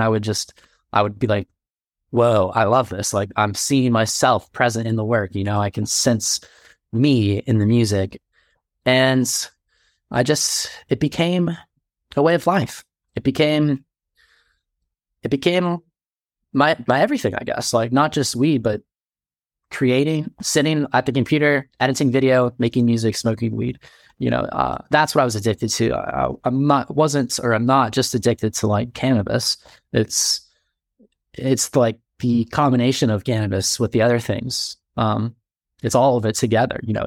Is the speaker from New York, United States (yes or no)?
no; Texas, United States; So I grew up in Texas, and I was an artist growing up